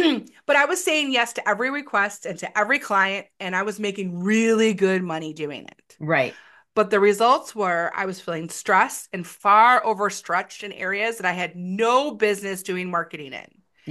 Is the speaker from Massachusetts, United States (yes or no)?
no; Detroit, Michigan, United States; I'm come from Detroit, so it's stuck in neutral.